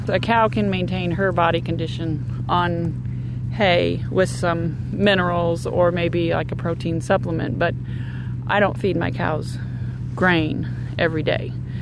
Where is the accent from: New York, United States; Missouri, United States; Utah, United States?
Missouri, United States; Centralia; I'm from Centralia, Missouri, and I own approximately 100 to 125 cows